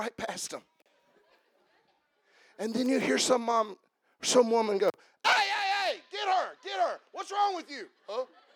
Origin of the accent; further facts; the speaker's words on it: Fargo, West Virginia, United States; I was from Fargo, West Virginia. I barely knew what was on the other side of Coal City.